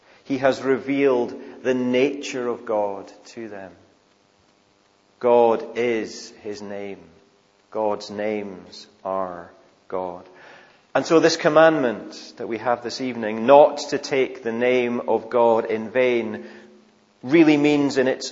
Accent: Scotland, United Kingdom; And if you know names, then that tells you I'm likely from the Highlands, and particularly the islands of Scotland, because that's where … tend to come from.

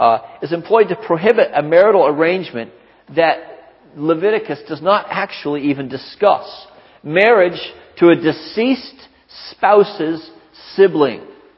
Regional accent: Canada; On neutral ground as a Canadian, I will again make a wise decision, I hope.

